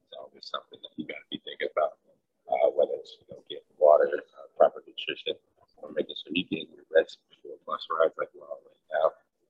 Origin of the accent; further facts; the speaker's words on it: Atlanta, Georgia, United States; No, I'm from Atlanta.